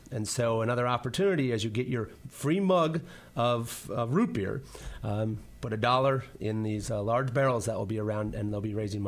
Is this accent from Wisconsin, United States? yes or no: yes; Milwaukee, Wisconsin, United States; I'm from Milwaukee, so of course that's par for the course.